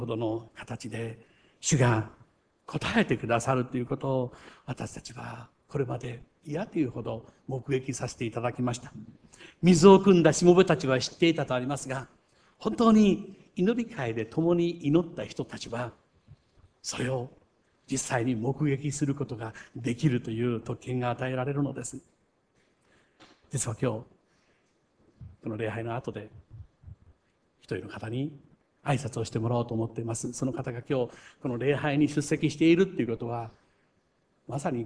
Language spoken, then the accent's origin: Japanese; Kochi, Japan; born there; now in Uchinada, Japan; 土佐の高知で生まれたこの私が、なんと、人生の大半をこの北陸で過ごすという内灘に来るという